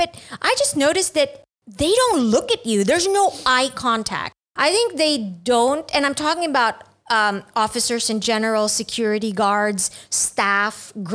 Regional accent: Philippines; But in the Philippines, well, you would know this because you're always with me coming home to my hometown for Christmas

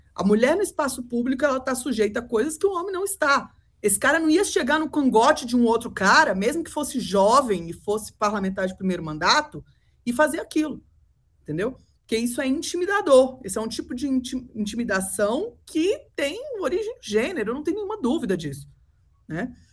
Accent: Federal District, Brazil; Eu sou do DF, que elegeu Damares

